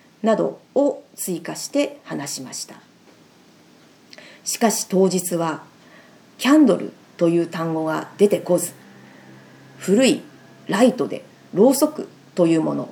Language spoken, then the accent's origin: Japanese; Toyama, Japan; 私は富山出身で飛騨高山へはアクセスがよく、